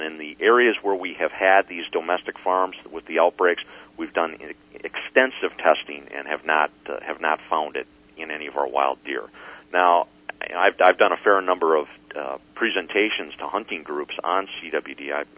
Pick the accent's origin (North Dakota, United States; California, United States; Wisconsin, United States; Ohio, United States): Wisconsin, United States; I'm from Wisconsin. I grew up hunting there, old school